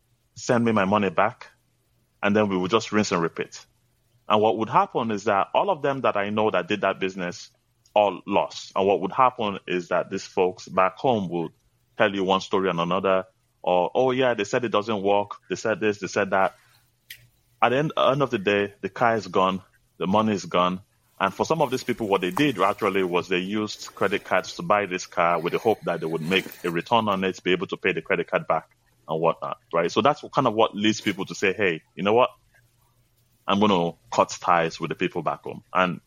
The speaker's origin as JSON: {"language": "English", "country": "Nigeria", "tie": "born or raised there", "lives_now": "United States", "said": "I grew up in Nigeria, actually was born in the U.S., grew up in Nigeria, and then came back to the U.S."}